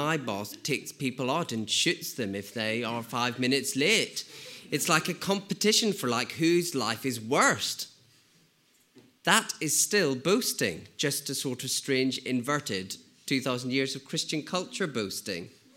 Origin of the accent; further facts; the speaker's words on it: United Kingdom; And so as British people, we tend to sort of be quite snooty about people we expect to boast.